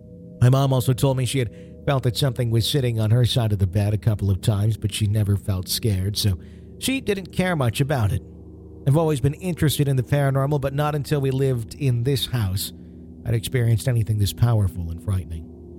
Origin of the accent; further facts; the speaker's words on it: Wisconsin, United States; near the cemetery where I like to play, if you will, or liked to play as a kid, called Ryanzi in my hometown in Wisconsin.